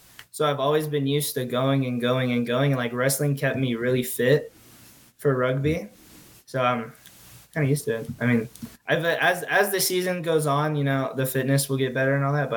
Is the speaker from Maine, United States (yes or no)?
no; Houston, Texas, United States; I love Houston. I don't want to leave. Like, it's my hometown. I've been here forever. Yeah. I still live at home with my parents.